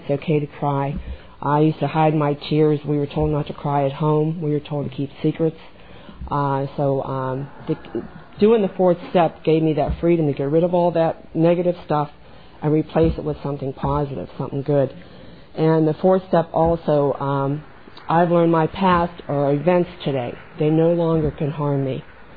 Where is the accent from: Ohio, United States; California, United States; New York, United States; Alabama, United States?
Ohio, United States; Brookfield; I'm from Brookfield, Ohio.